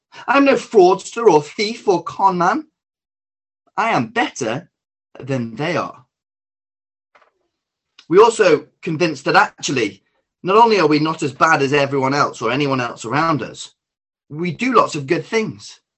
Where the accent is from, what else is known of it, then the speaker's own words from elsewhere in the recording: Stockport, North West England, United Kingdom; I'm born and raised in Stockport. My family are all from Greater Manchester